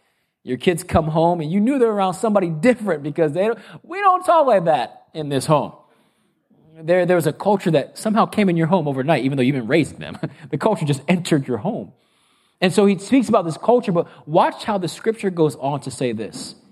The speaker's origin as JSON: {"language": "English", "country": "United States", "said": "because I'm very American"}